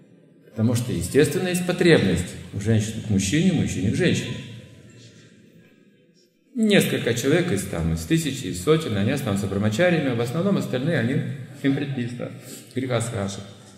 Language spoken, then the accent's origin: Russian; Russia; мы закаленные, мы из России, мы можем зиму выносить тут